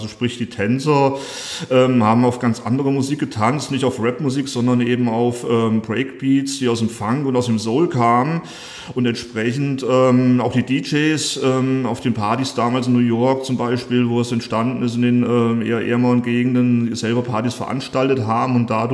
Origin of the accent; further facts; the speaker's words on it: Fulda, Hesse, Germany; komme ursprünglich aus Fulda direkt. Und es hat mich auch bisher hier gehalten, habe ja nicht nur mein ganzes Jugendleben verbracht, beziehungsweise dann später auch jetzt mein berufliches Leben